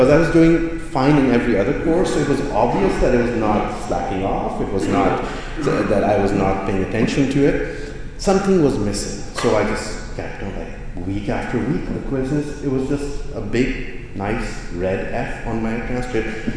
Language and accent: English; Pakistan; I grew up in Pakistan